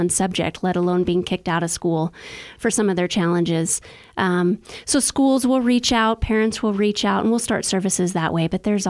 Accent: Prescott, Arizona, United States; I was born and raised in Prescott

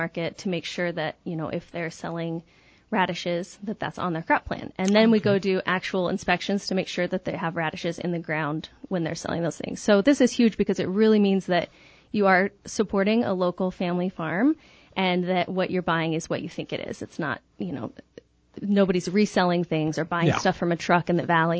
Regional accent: Prescott, Arizona, United States; Well, I grew up here in Prescott, and my grandmother had a huge garden in her yard.

